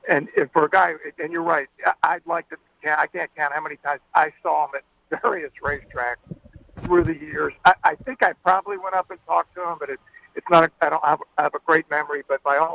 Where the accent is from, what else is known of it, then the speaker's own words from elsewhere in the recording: Baltimore, Maryland, United States; now in Philadelphia, United States; I grew up in Baltimore and went to all the Maryland tracks. That's way before I ever came to Philly.